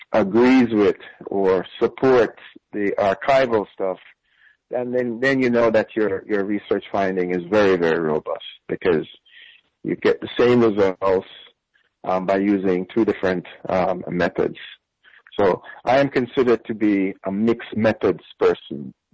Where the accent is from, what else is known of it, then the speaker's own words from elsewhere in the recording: Jamaica; now in United States; I grew up in Jamaica, and you know, my sense of politics came of age in the 1970s with Michael Manley government.